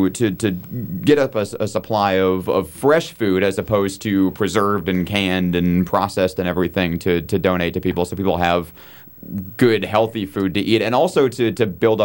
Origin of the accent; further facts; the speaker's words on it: Lansing, Michigan, United States; I grew up in Lansing, Michigan. We had one farmers market that was open twice a week